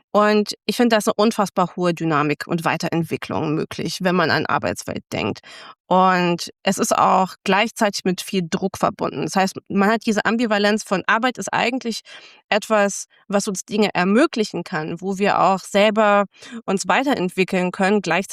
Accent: Lower Saxony, Germany; ich bin in Niedersachsen groß geworden und habe dann irgendwann erstmal in Münster studiert

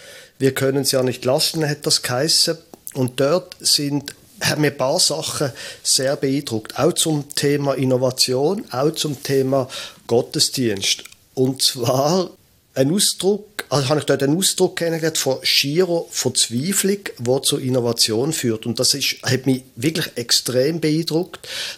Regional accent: Basel, Basel-Stadt, Switzerland; ich bin ein Basler, ich bin ein Städter von meiner Herkunft her

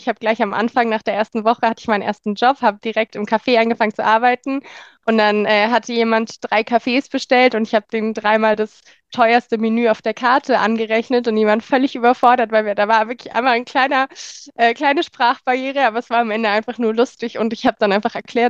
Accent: Germany; Da sagt man dann halt einfach, hey, ich bin Deutsche, ich bin noch nicht so top und dann funktioniert das ohne Probleme.

